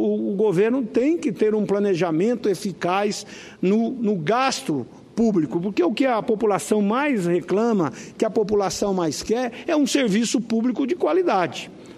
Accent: Mato Grosso, Brazil; nós que somos de Mato Grosso, a única cidade que temos eleições de dois turnos é a nossa capital, Cuiabá.

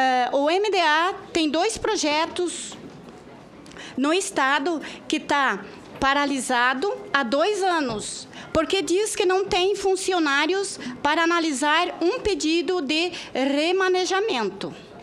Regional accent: Santa Catarina, Brazil; Nós viemos do estado de Santa Catarina aqui para lutar contra a situação de violência.

